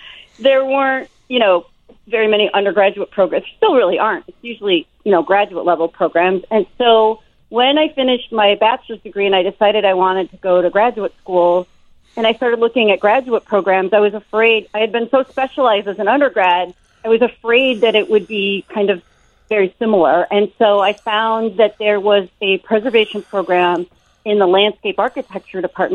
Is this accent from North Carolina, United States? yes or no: no; Evanston, Illinois, United States; And I grew up in Evanston, so I knew that, you know, that there were some to Harley Clark